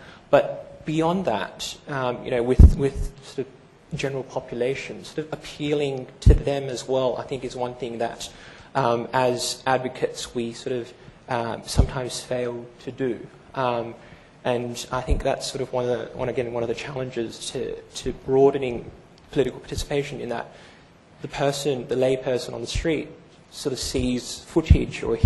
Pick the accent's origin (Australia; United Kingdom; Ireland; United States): Australia; You say, "You know, my name is this. I'm from Australia. What do you do?"